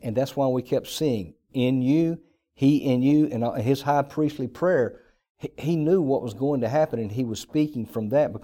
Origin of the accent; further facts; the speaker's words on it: Mississippi, United States; Some guys grew up in the South, like I grew up in Mississippi.